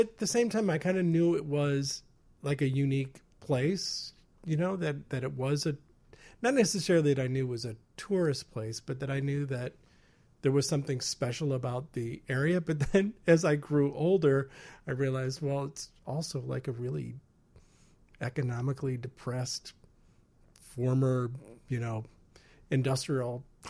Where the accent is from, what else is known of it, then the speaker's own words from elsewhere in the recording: Niagara Falls, New York, United States; now in Chicago, United States; I grew up in Niagara Falls, and the people go, what? Are you Canadian? First. And then I say, no, I'm not Canadian.